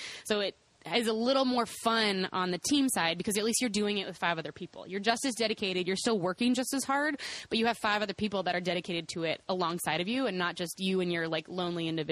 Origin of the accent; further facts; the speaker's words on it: Louisville, Kentucky, United States; I mean, I'm from Louisville, so I'm definitely from Louisville, Kentucky. So I'm from a much bigger city.